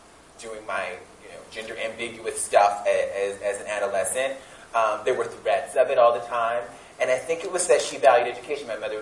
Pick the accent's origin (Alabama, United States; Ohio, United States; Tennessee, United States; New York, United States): Alabama, United States; Mobile; So, I was raised in Mobile, Alabama, single mother, very working class.